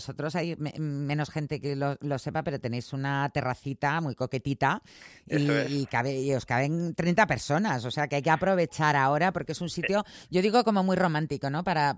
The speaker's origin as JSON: {"language": "Spanish", "country": "Spain", "said": "yo soy española"}